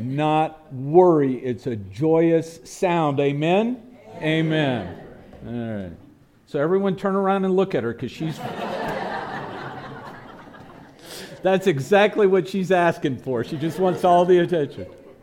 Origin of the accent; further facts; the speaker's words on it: Texas, United States; And as a Texan, I say, yuck.